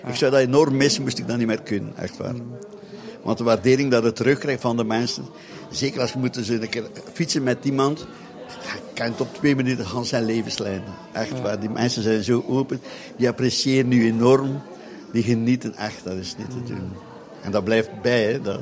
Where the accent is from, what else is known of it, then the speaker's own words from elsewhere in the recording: Overschelde, Flanders, Belgium; Maar aangezien is dat ik van Overschelde ben, richting het kasteel van Laarne